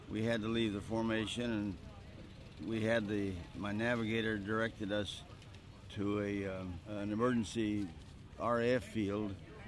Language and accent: English; West Coast, United States; now in Des Moines, United States; and I live in Des Moines at this point. I'm originally from the West Coast.